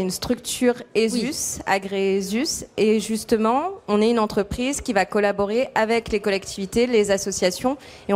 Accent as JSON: {"language": "French", "town": "Lyon", "region": "Auvergne-Rhône-Alpes", "country": "France", "tie": "born or raised there", "said": "moi, j'étais originaire de Lyon."}